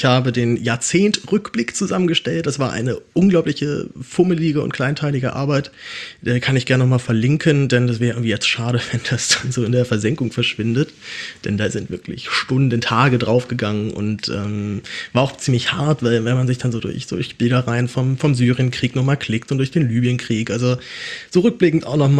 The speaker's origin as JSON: {"language": "German", "region": "Berlin", "country": "Germany", "said": "aber als Berliner hält mich echt in der Großstadt echt so gar nichts an Silvester."}